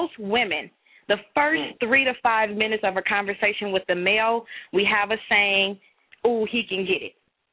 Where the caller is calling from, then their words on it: Detroit, Michigan, United States; I'm calling from Detroit.